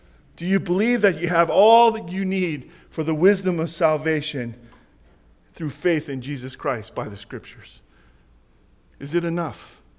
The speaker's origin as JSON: {"language": "English", "town": "Jackson", "region": "California", "country": "United States", "tie": "born or raised there", "said": "I grew up in Jackson, California. Anybody familiar with Jackson, California?"}